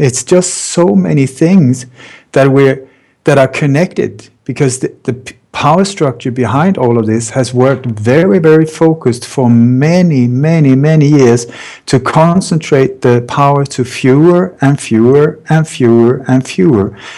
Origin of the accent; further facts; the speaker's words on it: Sweden; I grew up in Sweden. In Sweden, everybody is being told that it is the perfect country, the perfect democracy, the white island in the world